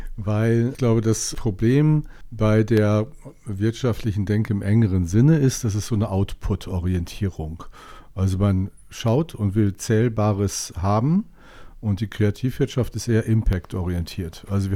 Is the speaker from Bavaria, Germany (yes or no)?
no; Osnabrück, Lower Saxony, Germany; dann wird meine Heimatstadt Osnabrück am Strand sein, sprich am Meer liegen.